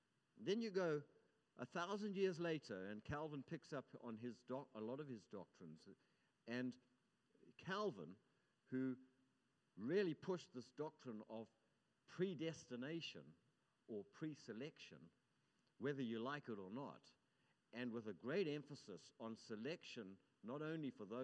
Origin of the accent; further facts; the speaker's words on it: South Africa; now in United States; I come from South Africa, and a terrorist was one thing and a freedom fighter was another, depending on which side you were.